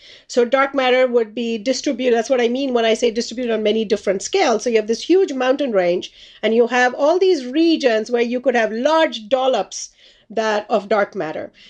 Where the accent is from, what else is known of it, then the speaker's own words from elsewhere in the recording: India; You know, I grew up in India as a child